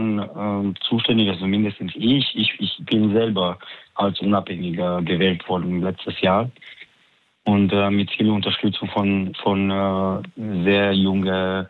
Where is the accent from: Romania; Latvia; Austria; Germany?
Romania; Also bei uns in Rumänien ist TikTok sehr groß.